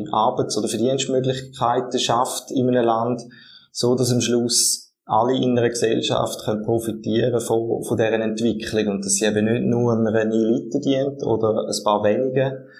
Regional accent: Switzerland; Ich denke, als Schweizerin und Schweizer sicher schon, ja.

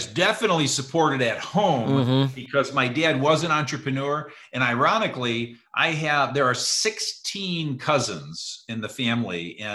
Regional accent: Michigan, United States; also born or lived in Virginia; In Michigan.

